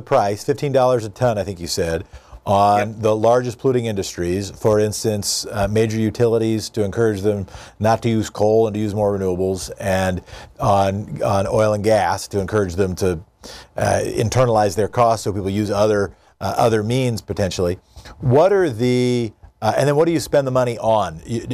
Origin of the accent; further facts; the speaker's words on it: Oregon, United States; And I'm from Oregon State, just to the south, for people around the country